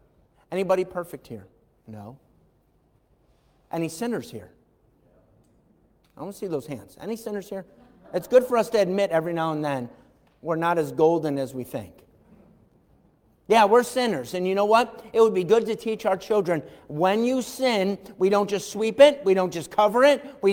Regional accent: Irondequoit, New York, United States; I grew up in Irondequoit, and my dad lived in the city, which was literally on the other side of the, kind of the other side of the street. I lived right on the edge of Irondequoit in the city of Rochester.

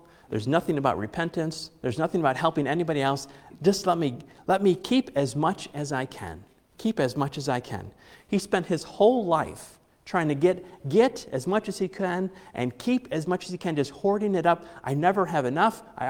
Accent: United States; I'm a Baptist, I'm an American, but I'm also a Christian.

